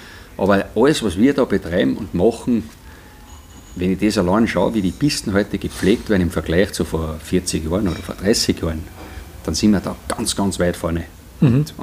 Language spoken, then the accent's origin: German; Styria, Austria; bin mitgezogen worden auf der Planei oben aufgewachsen am Fastenberg